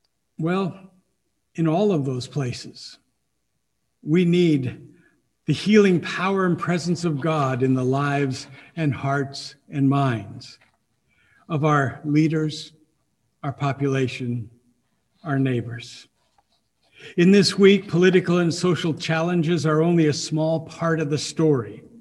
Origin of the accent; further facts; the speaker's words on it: Rainier, Oregon, United States; the total number of people as lived in my hometown of Rainier, Oregon, when I was growing up in the middle of the last century.